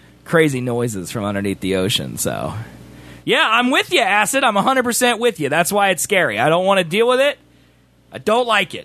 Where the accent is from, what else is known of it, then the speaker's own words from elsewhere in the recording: Texas, United States; This is the swimming hole from my hometown in Texas.